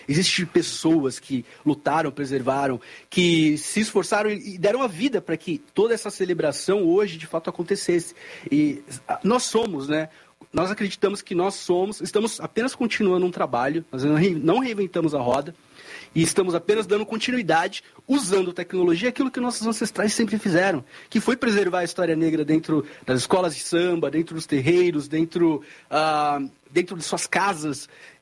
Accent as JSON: {"language": "Portuguese", "region": "São Paulo", "country": "Brazil", "lives_now": "Florianópolis, Brazil", "said": "mas eu sou de São Paulo, hoje moro em Florianópolis."}